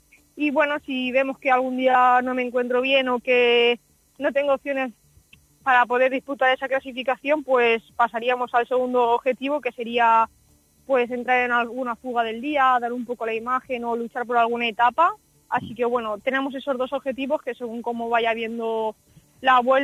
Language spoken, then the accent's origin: Spanish; Valencian Community, Spain; ahí conseguí ser la mejor valenciana